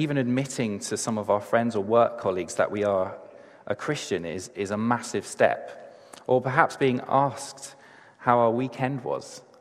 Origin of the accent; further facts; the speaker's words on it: England, United Kingdom; I tend to find that as an English person, I will do everything in my power to avoid any sense of awkwardness with anyone.